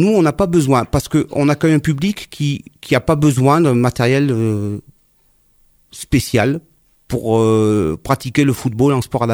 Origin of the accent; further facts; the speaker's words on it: Firminy, Auvergne-Rhône-Alpes, France; je suis né à Firminy en 1970.